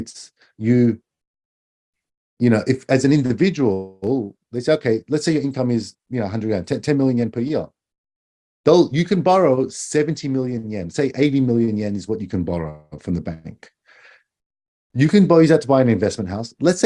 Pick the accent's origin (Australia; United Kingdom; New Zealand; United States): Australia; now in Japan; I'm Australian